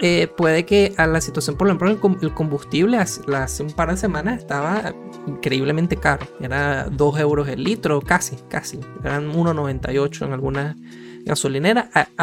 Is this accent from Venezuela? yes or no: yes; Venezuela; nosotros venimos de Venezuela